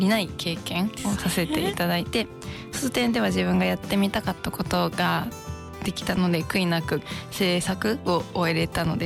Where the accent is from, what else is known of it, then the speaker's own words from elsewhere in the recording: Imabari, Ehime, Japan; also born or lived in Onomichi; 出身は、愛媛県の、今治市です。